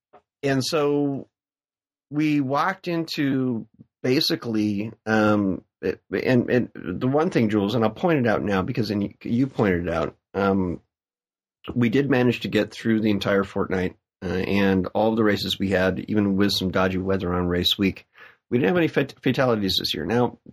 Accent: United States; I'm just saying this because I'm an American, so I've got my own biases.

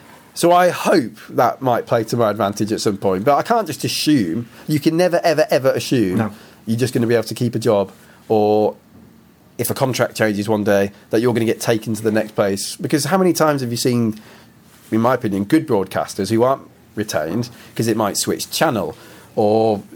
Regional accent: West Midlands, United Kingdom; going back to when I was growing up in Warwickshire.

